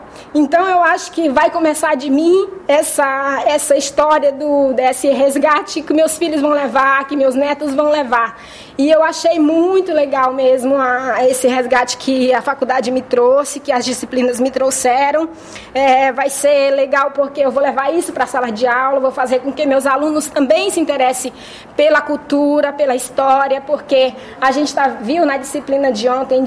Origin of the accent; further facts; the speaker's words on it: Carolina, Maranhão, Brazil; Eu sou natural de Carolina, Maranhão.